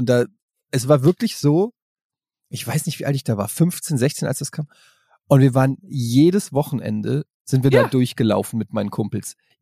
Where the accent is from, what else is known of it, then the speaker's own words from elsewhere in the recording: Frankfurt, Hesse, Germany; ich bin ja ein Kind der Großstadt.